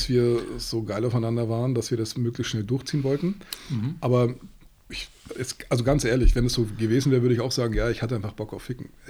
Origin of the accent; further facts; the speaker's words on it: Regensburg, Bavaria, Germany; also born or lived in Hof; now in Nuremberg, Germany; Geboren in Hof, bis ich 10 war, dann in Regensburg, bis ich 24 war. Und dann nach Nürnberg.